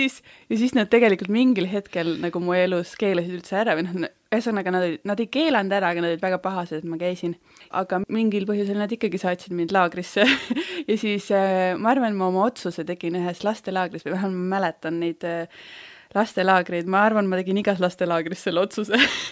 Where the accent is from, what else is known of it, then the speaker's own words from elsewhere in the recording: Rakvere, Lääne-Viru County, Estonia; Jaa, ma olen Rakverest pärit ja ma olen tegelikult oma elus võib-olla 4 aastat mujal olnud. Ma olen siis 34 praegu, et kuulejad oskaks arvutada. Ehk siis 30 aastat on Rakveres olnud.